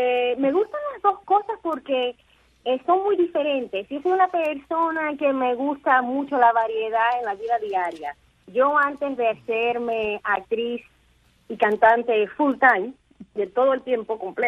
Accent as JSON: {"language": "Spanish", "country": "United States", "said": "yo soy del elenco americano, que soy cubana-americana"}